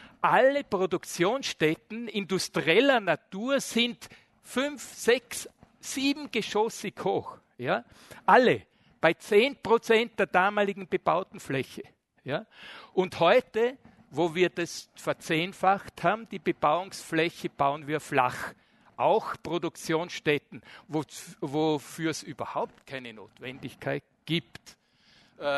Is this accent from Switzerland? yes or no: no; Bregenz, Vorarlberg, Austria; Ich bin am Stadtrand von Bregenz aufgewachsen, in dem, was man wahnsinnig übertrieben Villengebiet nennt, weil das sind keine Villen, das sind relativ billig, einfache Baumeisterhäuser in Bregenz.